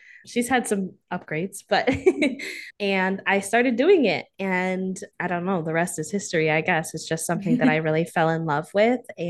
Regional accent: Wisconsin, United States; it wasn't safe to really go out about in my hometown, both like, because it's not a very friendly place for queer people to live in like rural northern Wisconsin

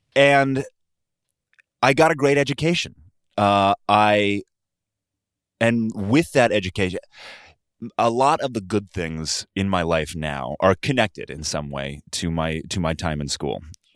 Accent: Ohio, United States; also born or lived in New York City; now in Los Angeles, United States; I grew up in Ohio.

